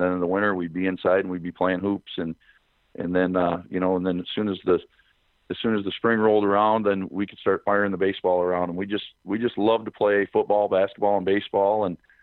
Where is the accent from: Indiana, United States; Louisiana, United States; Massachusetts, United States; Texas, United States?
Texas, United States; Coleman; and I grew up in Coleman myself, so I knew what Midland, you know, high school was all about